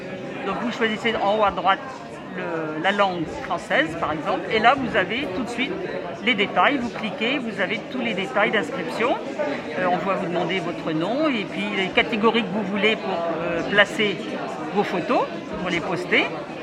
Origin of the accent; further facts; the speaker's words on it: France; now in Portugal; je suis française résidente en Algarve depuis plus de 6 ans. Avant, j'habitais dans d'autres pays à l'étranger